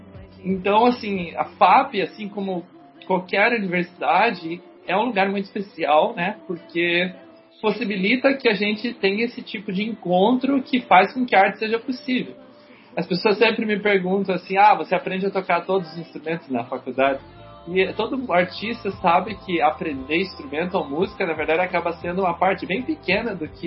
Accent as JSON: {"language": "Portuguese", "region": "Rondônia", "country": "Brazil", "lives_now": "Curitiba, Brazil", "said": "eu sou de Rondônia, né?"}